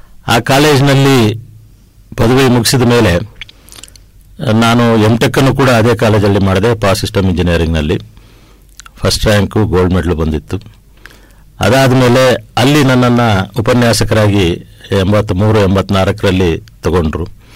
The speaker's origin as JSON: {"language": "Kannada", "town": "Mysuru", "region": "Karnataka", "country": "India", "tie": "born or raised there", "also_born_or_lived": "Bengaluru", "said": "ನಾನು ಹುಟ್ಟಿದ್ದು ಬೆಂಗಳೂರಿನಲ್ಲಿ, ಬೆಳೆದಿದ್ದೆಲ್ಲ ಮೈಸೂರಿನಲ್ಲಿ. ಕನ್ನಡ ಶಾಲೆಯಲ್ಲಿ ಬೆಳೆದವನು, ಪ್ರಾಥಮಿಕ ಶಾಲೆಯೆಲ್ಲ ಒಂದು ಹಳ್ಳಿನಲ್ಲಿ, ಕನ್ನಡ ಮಾಧ್ಯಮದಲ್ಲಿ 10ನೇ ತರಗತಿವರೆಗೂ ಓದಿ"}